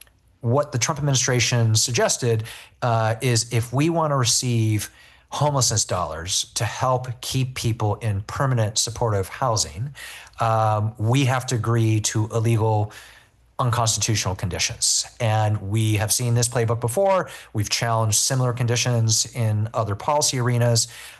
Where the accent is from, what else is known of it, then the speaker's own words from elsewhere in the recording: East Coast, United States; I grew up on the East Coast, first kid in my family, born in the United States to my Chinese immigrant parents